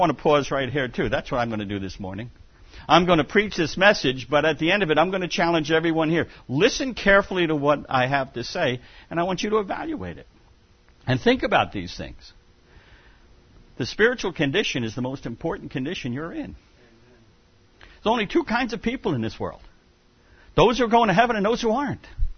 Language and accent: English; New York, United States; Now, some of that comes from being a New Yorker.